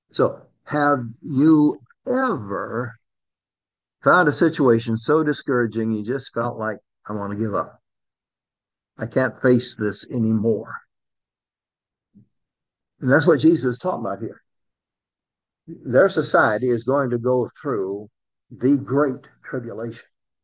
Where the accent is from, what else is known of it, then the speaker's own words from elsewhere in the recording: England, United Kingdom; I'm English all the way.